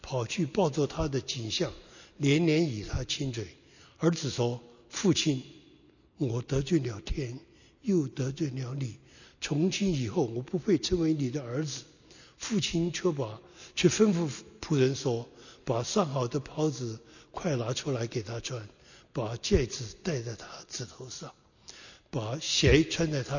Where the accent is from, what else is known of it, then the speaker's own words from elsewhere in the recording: China; now in United States; 我自己离开中国60多年了，主啊，我们虽然是美国的公民，但是我们身体上流的血液换成我们中国人的血液